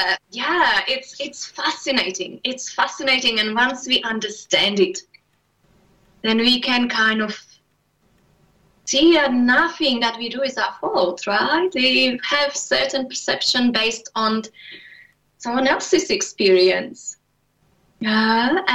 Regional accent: Czechia; English is a second language; I grew up in the Czech Republic in a little village.

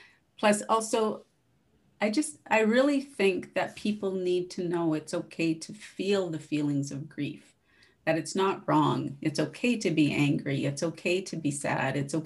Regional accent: Saskatchewan, Canada; now in Calgary, Canada; I've lived in Calgary for over 30 years, but I grew up in Saskatchewan, and I'm a prairie girl at heart, love the wide open spaces

